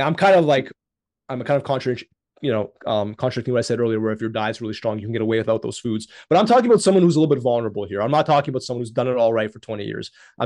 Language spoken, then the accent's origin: English; Canada; I'm from Canada